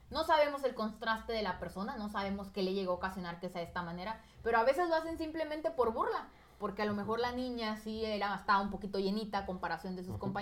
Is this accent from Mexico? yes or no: yes; Mexico; pues México, lamentablemente, ¿cómo somos los mexicanos?